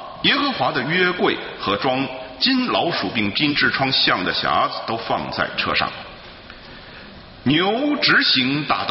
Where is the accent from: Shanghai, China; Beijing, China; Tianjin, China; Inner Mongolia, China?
Beijing, China; 这个我是北京人哈，你听我讲话大概就知道哈。